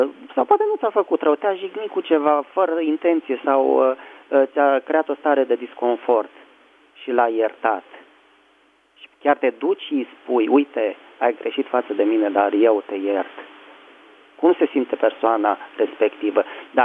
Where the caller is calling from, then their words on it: Bucharest, Romania; din București.